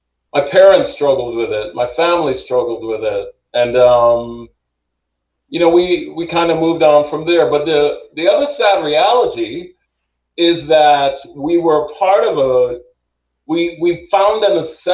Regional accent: Jamaica; also born or lived in New York City, United States; now in United States; I was born in New York City to parents of Jamaican heritage. I was raised in Jamaica from 1966 to 1979. You know, the island of Jamaica, Jamaica's a Caribbean island, and I don't have much of an accent

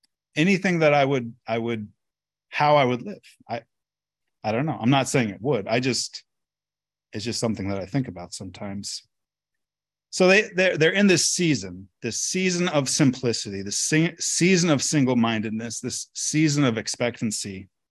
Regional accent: Alaska, United States; I'm from Alaska. That's practically another country.

